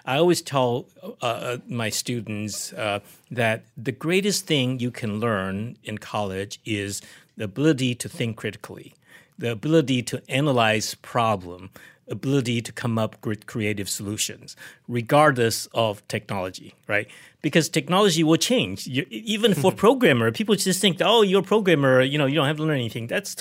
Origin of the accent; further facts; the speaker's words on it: Taiwan; I grew up in Taiwan